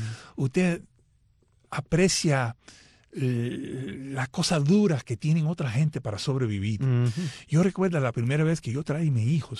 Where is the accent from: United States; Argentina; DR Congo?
United States; New York; cuando yo era niño, creciendo en Nueva York